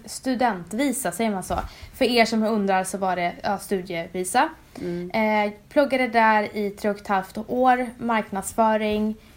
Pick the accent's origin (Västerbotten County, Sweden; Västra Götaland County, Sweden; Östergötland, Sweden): Västerbotten County, Sweden; Umeå; also born or lived in Stockholm / New York; Jag kommer från Umeå. Växte upp där och sen flyttade jag till Stockholm.